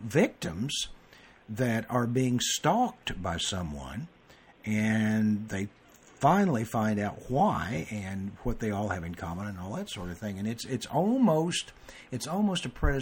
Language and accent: English; Tulsa, Oklahoma, United States; I'm from Tulsa, which is the home of Oral Roberts University